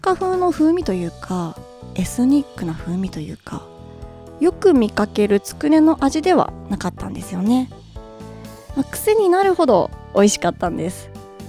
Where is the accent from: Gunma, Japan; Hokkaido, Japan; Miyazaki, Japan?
Hokkaido, Japan; 私は北海道出身なので、日曜の昼間に FM ノースウェーブの札幌ホット100っていう番組やってたんですけど、それを毎週聞いてました。